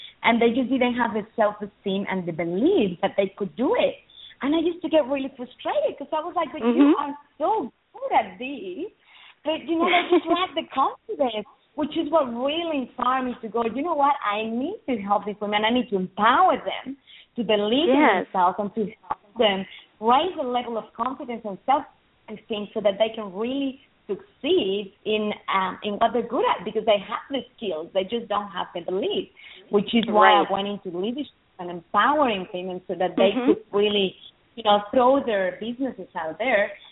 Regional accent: Mexico; English is a second language; now in Australia; I'm originally from Mexico. I've been in Australia for many years, so the accent is a little mixed.

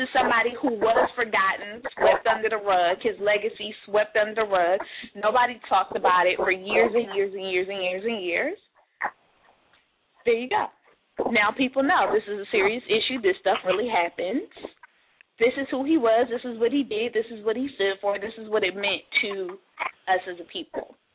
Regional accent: West Coast, United States; But then I'm not from the South, you know, so I can't really say how it is for you guys there. But for me, being from the West Coast

